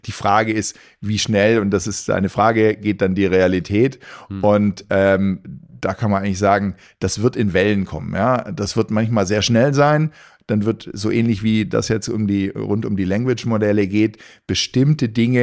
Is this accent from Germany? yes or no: yes; Stuttgart, Baden-Württemberg, Germany; also born or lived in Ostalb / Ulm / Nuremberg; geboren irgendwie auf der Ostalb, dann Stuttgart 10 Jahre, dann nochmal 10 Jahre ein bisschen weiter östlich in Ulm und studiert dann in Franken, in Nürnberg